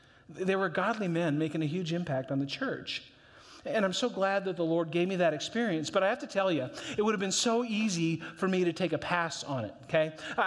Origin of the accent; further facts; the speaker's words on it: North Dakota, United States; I think so anyway. I guess I'm from North Dakota.